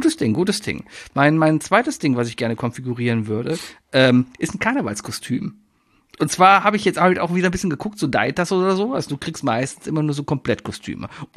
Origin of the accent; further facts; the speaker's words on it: Cologne, North Rhine-Westphalia, Germany; Was macht man als Kölner da? Ne? Man geht in die Motorworld. Und hier in Ossendorf.